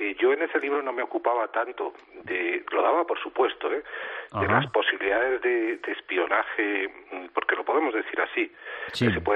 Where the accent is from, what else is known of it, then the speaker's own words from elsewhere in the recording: Spain; now in Chile; Yo, de hecho, vivo en Chile, pero soy español